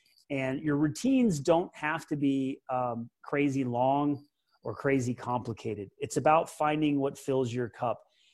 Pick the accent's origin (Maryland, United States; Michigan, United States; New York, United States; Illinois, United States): Illinois, United States; Peoria; born there; I was born in Peoria, Illinois. My family is from Peoria, and last time I was back there was about a year and a half ago.